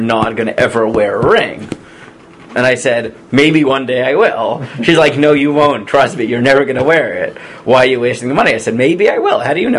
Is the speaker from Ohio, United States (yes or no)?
no; Staten Island, New York, United States; Look, I grew up in Staten Island.